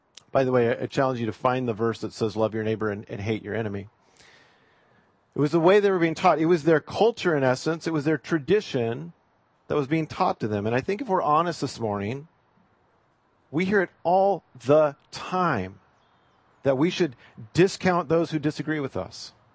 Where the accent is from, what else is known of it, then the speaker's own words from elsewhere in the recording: Eugene, Oregon, United States; One of the things that just still fascinates me growing up in Eugene, and I will openly admit I've been a rabid Ducks fan most of my life